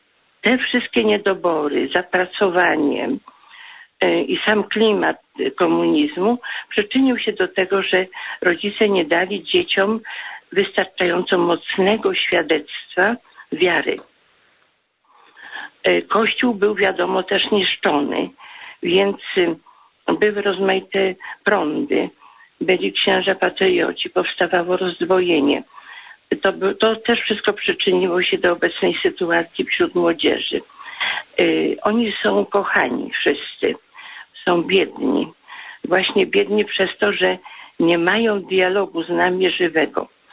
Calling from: Piotrków Trybunalski, Łódź Voivodeship, Poland; z Piotrkowa Trybunalskiego.

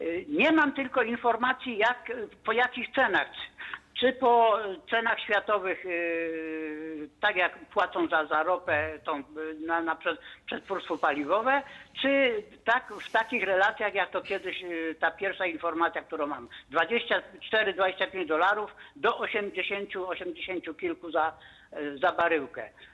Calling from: Subcarpathian Voivodeship, Poland; tą ropę wydobywaną u nas na Podkarpaciu kupują

